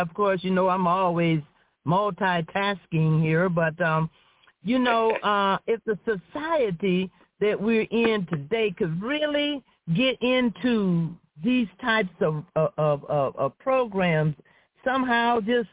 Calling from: Flint, Michigan, United States; calling from Flint, Michigan.

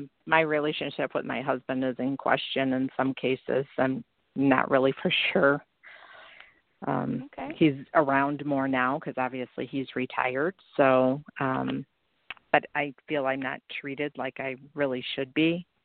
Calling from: Mooney, Illinois, United States; calling from Mooney, Illinois.

